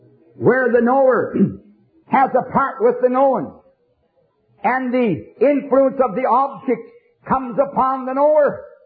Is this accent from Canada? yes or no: yes; Canada; born there; Listen, I'm a Canadian by birth.